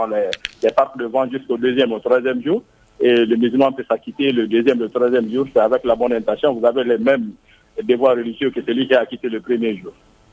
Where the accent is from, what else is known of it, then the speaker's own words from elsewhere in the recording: Mali; chez nous, au Mali